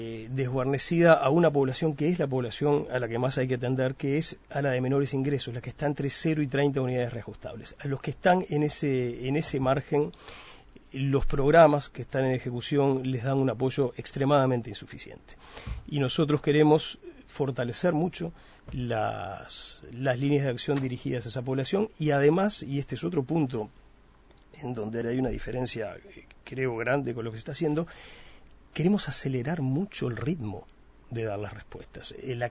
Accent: Uruguay; somos todos uruguayos

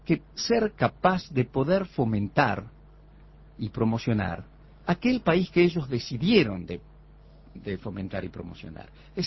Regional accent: Uruguay; nosotros como uruguayos

